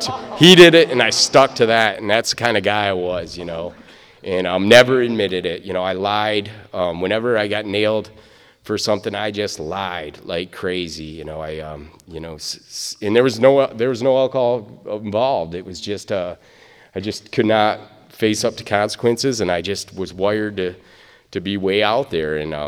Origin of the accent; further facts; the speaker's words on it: Michigan, United States; born there; I was born in West Michigan, and, you know, my family was, you know, just the run-of-the-mill, middle-class family